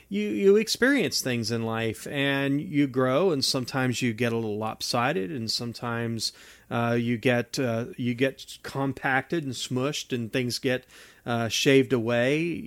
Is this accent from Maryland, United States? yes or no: no; West Virginia, United States; So I'm originally from West Virginia, and we would occasionally get, pretty heavy blizzards.